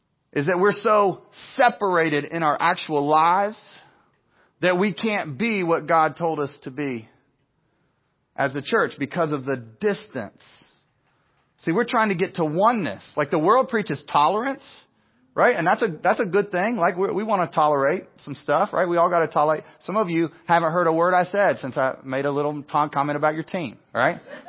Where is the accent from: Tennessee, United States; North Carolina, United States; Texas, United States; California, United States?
North Carolina, United States; Winston-Salem; You know what the difference is in Kentucky where I grew up in Winston-Salem? The only difference is competition.